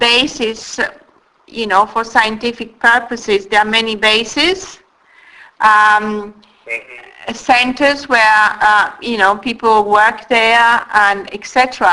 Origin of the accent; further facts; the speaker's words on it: Italy; Well, I'm originally from Italy. I'm not British.